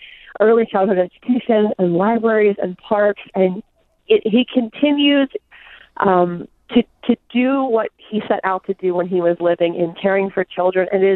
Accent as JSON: {"language": "English", "town": "Latrobe", "region": "Pennsylvania", "country": "United States", "tie": "born or raised there", "also_born_or_lived": "Pittsburgh", "said": "I grew up in Latrobe, Pennsylvania, where Fred Rogers was originally from. I also lived in Pittsburgh for a time."}